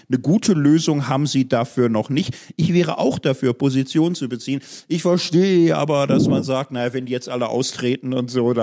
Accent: Germany; Ich komme ja aus Deutschland, man hört's.

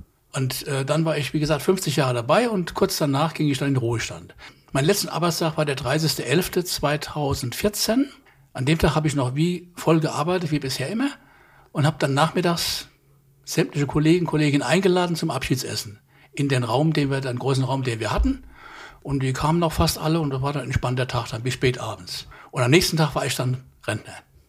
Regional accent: Hesse, Germany; moved away; Ich bin 74 Jahre alt, seit 49 Jahren verheiratet, komme aus Hessen, wie man sicher in meiner Sprache noch etwas hört, bin aber seit 1981 in Schleswig-Holstein. Und vorher war ich in der Nähe von Wiesbaden und Frankfurt.

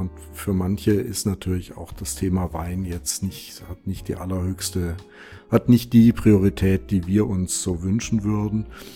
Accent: Baden-Württemberg, Germany; ich bin ja am Bodensee groß geworden, auf der badischen Seite

